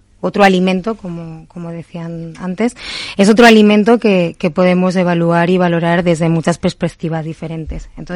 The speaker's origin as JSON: {"language": "Spanish", "town": "Valladolid", "region": "Castile and León", "country": "Spain", "said": "es verdad que soy muy vallisoletana. Estoy muy orgullosa de mis raíces"}